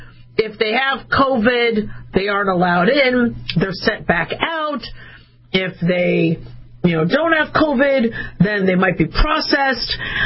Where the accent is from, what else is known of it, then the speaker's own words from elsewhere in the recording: United States; I mean, I'm an American. I love this country.